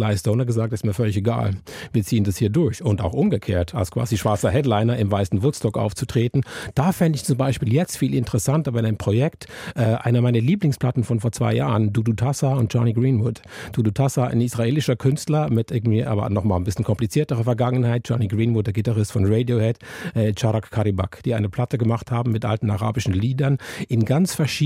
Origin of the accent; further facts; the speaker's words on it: Zurich, Switzerland; Ich habe sie da in meiner Heimatstadt in Zürich gesehen.